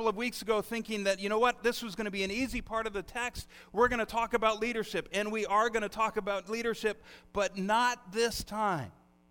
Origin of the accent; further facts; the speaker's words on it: United States; as an American, the only time we really hear about blessing is when you sneeze.